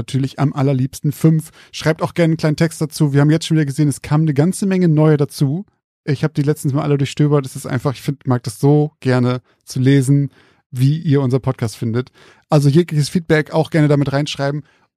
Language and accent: German; Zeven, Lower Saxony, Germany; Und mein Heimatort, Zeven.